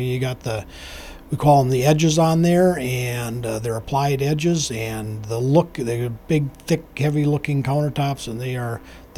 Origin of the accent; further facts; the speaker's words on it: Hastings, United States; But, you know, growing up in Hastings, you know, the Westwood.